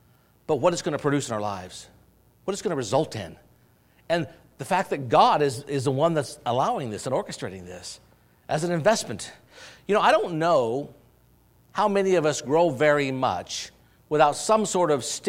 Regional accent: Oregon, United States; I grew up in Western Oregon and we had blackberries, patches.

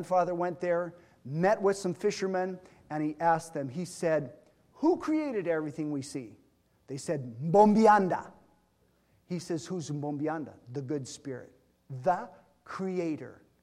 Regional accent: DR Congo; So I was born and raised in Congo. Congo is one-fourth the size of the United States.

